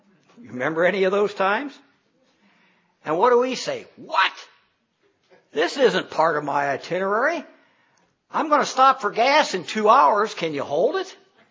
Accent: Sugar Creek, United States; I remember as a young boy, I grew up in Sugar Creek, and I rode my bicycle all over Sugar Creek.

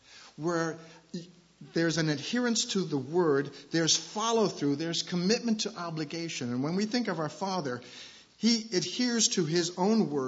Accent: New York City, New York, United States; I grew up in New York City. I know how close those buildings are.

